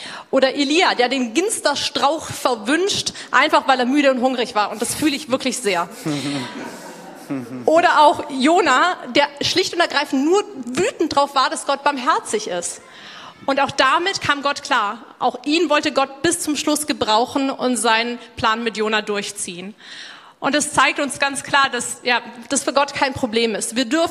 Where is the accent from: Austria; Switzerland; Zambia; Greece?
Zambia; zur genau gleichen Uhrzeit, weil wir keine Zeitverschiebung haben, sind Christen bei uns zu Hause in Sambia dabei, beten das gleiche Vaterunser, beten die Psalmen wie ihr